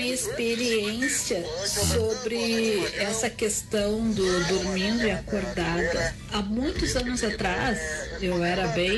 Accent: Porto Alegre, Rio Grande do Sul, Brazil; eu sou de Porto Alegre, bairro Farroupilha.

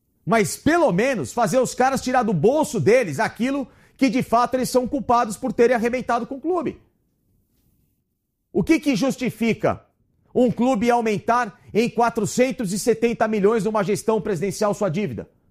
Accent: São Paulo, Brazil; porque eu sou do Tatuapé, eu posso falar muito bem.

